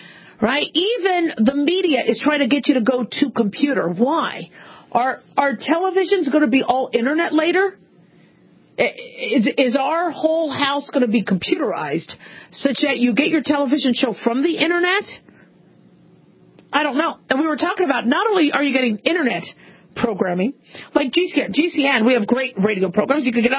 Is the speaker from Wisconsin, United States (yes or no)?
no; Phoenix, Arizona, United States; I grew up in Phoenix, way too hot to go outside.